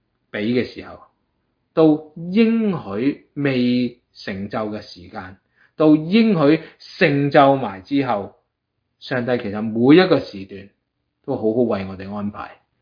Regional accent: China; 我哋中国人

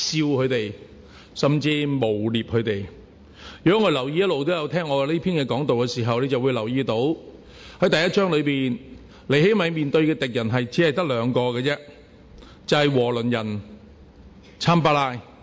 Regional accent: Hong Kong; 其实我香港人唔会想搞独立嘅

